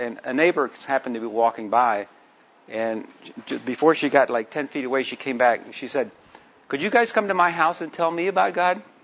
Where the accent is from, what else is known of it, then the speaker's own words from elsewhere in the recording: Mexico City, Mexico; first language Spanish; English is a second language; Native language is Spanish. I'm working on my English a little bit.